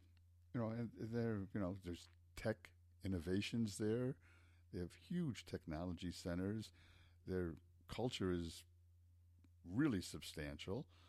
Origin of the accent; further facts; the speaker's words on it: Midwest, United States; Oh, well, I can be dull at times, but I don't know if that's because I'm a Midwesterner.